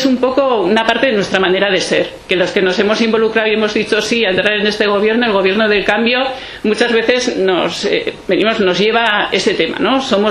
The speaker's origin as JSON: {"language": "Spanish", "region": "Pyrenees", "country": "Spain", "said": "Somos del Pirineo, pero apostamos por vivir y trabajar en el Pirineo."}